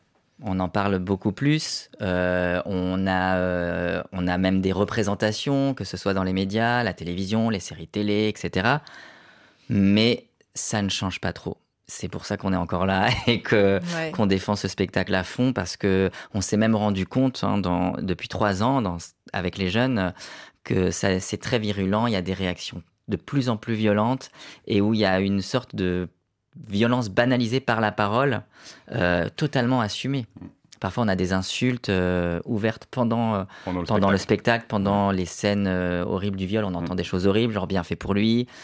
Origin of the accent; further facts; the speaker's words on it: France; moi, je suis d'origine algérienne et je suis né en France. Et j'ai grandi en milieu rural, pas dans la cité, mais en milieu rural. Et je suis issu d'une famille nombreuse comme Brahim. Donc, on est 8 enfants.